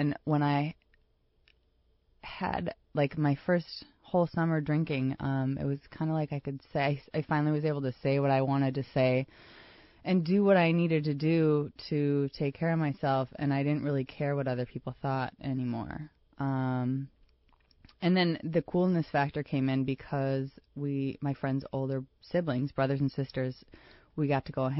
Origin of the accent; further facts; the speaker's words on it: Minnesota, United States; I am originally from Minnesota.